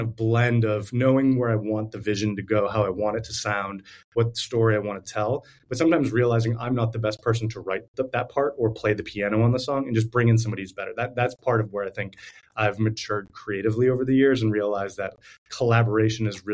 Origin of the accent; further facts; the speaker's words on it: Milwaukee, Wisconsin, United States; But also, like, I'm from the U.S. I'm from Milwaukee